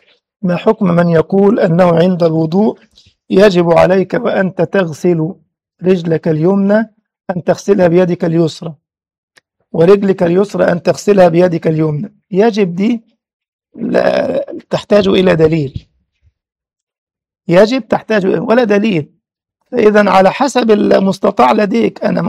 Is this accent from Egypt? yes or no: yes; Egypt; وكان عندنا في مصر حاجة اسمها حرب الاستنزاف وكذا وكذا